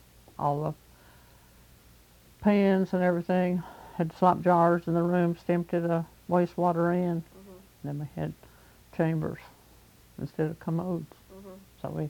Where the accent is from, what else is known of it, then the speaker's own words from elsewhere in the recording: Erie, Kentucky, United States; No, I lived at Erie, Kentucky, down on Troublesome, near home place.